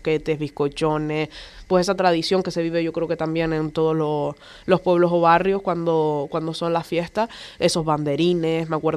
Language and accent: Spanish; Charco, Spain; Yo, por ejemplo, soy del Charco y yo me crié dentro de cuando estaba el Centro Cultural en el Charco